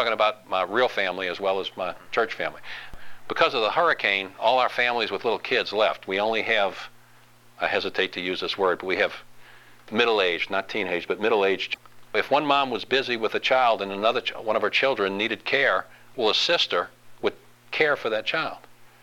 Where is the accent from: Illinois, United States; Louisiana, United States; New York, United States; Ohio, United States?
Louisiana, United States; I know it's not politically correct. I'm from Louisiana.